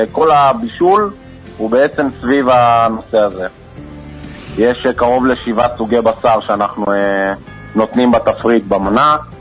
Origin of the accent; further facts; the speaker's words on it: Northern District, Israel; אני גדלתי בקיבוץ בעמק הירדן